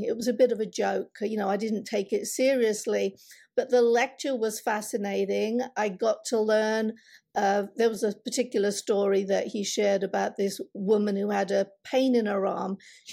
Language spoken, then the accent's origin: English; England, United Kingdom; also born or lived in India; I was born in India, brought up in England.